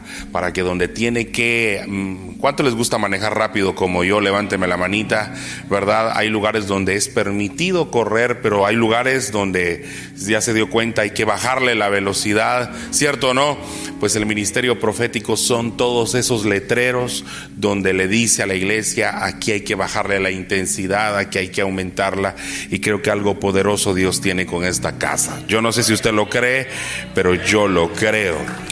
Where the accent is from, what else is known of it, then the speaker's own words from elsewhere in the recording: San Marcos, Guatemala; Mis padres son campesinos, venimos de una tierra llamada San Marcos, allá en Guatemala